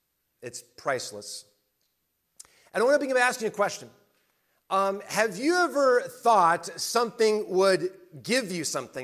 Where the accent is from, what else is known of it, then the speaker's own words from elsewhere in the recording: Spokane, Washington, United States; I grew up in Spokane.